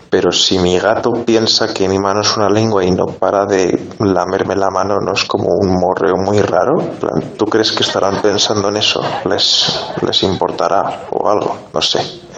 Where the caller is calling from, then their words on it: Collado Villalba, Community of Madrid, Spain; de Villalba, Madrid.